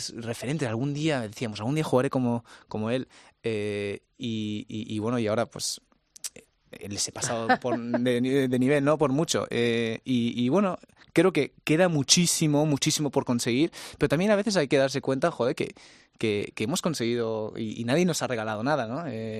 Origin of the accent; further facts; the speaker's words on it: Spain; es verdad que soy el mejor español